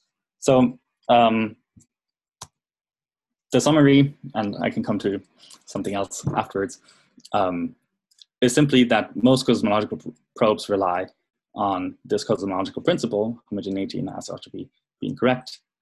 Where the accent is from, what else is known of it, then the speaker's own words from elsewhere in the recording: Nuremberg, Bavaria, Germany; And so I'm showing you another picture, also done in my hometown in Nuremberg